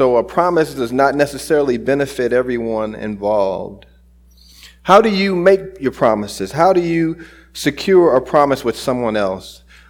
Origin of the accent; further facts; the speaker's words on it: St. Louis, Missouri, United States; When I grew up, or where I grew up in North St. Louis